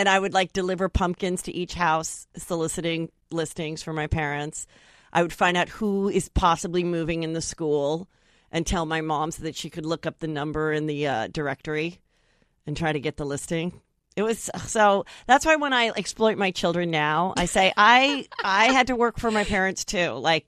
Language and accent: English; Woodland Hills, California, United States; Woodland Hills.